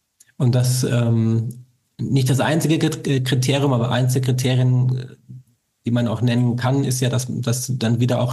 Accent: Cologne, North Rhine-Westphalia, Germany; Ich bin aus Köln

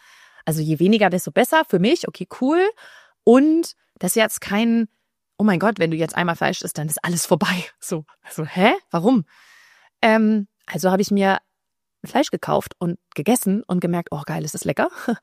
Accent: Germany; now in abroad; Ich wohne in Spanien.

